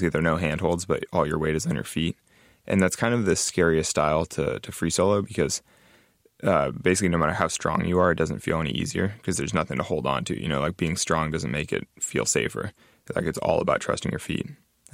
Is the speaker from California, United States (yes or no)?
yes; Sacramento, California, United States; And so, and I'm actually from Sacramento, California, which is near Yosemite.